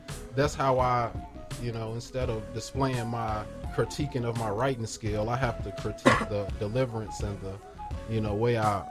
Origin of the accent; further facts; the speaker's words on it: Shelbyville, United States; I've been living here since 2002. Okay. Initially, I'm from Shelbyville.